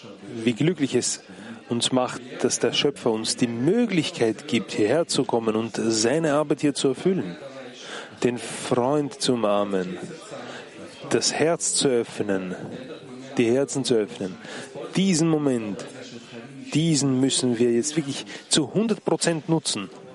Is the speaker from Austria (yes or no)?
no; Vilnius, Vilnius County, Lithuania; German is a second language; ich bin aus Vilnius